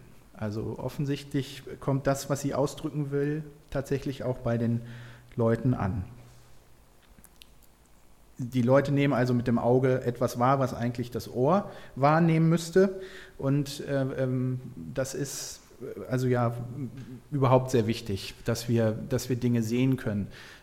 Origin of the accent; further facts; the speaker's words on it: Braunschweig, Lower Saxony, Germany; hast du schon gesagt gerade, und ich bin aus Braunschweig, aus der Friedenskirche